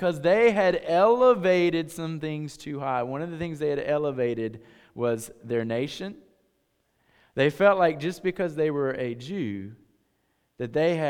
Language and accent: English; United States; when I allow the fact that I'm American